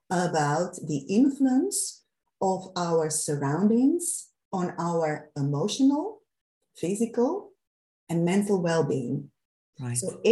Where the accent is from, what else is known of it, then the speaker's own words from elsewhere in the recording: Slovakia; English is a second language; now in Netherlands; I'm originally from Slovakia.